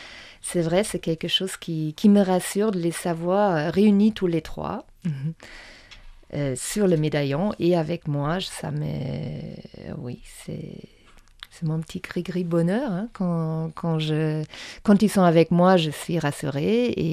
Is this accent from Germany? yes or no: yes; Germany; moi, je suis originaire de l'Allemagne. Évidemment, ma famille parle allemand